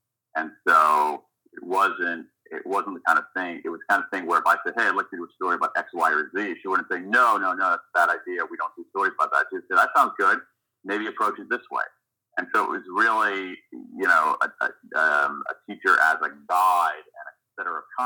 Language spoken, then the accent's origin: English; Columbus, Ohio, United States; Where I grew up in Columbus, Ohio, where I went to, my family and I lived about two blocks away from a local public school